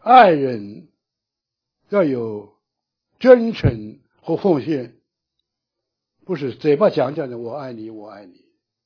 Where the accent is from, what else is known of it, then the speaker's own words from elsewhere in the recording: Jiujiang County, Jiangxi, China; 在我的老家呀，那个土话，江西省九江县，土话呀，不叫爱呀